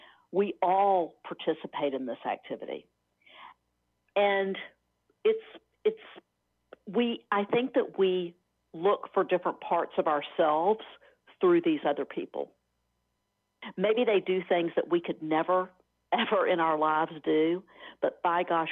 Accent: Memphis, Tennessee, United States; Memphis, Tennessee.

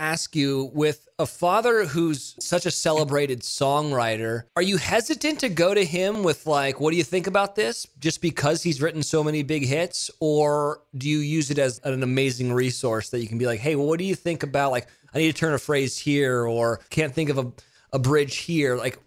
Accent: California, United States; also born or lived in Nashville; I grew up in California. Then I went to school in Mississippi for radio.

